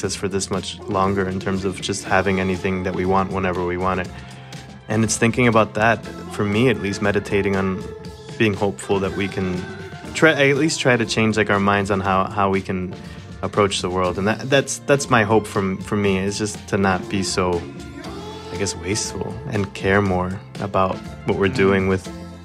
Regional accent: Florida, United States; And I grew up in South Florida, and the oranges were everywhere when I was growing up

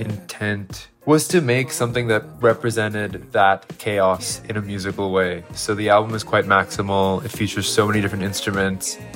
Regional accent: Singapore; I grew up in Singapore, queer in Singapore, and even now, it's not super accepted.

